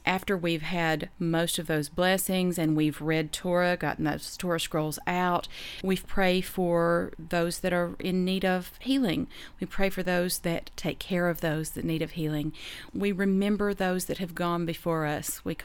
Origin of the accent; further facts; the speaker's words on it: the South, United States; Of course, I'm from the South. We bless your heart.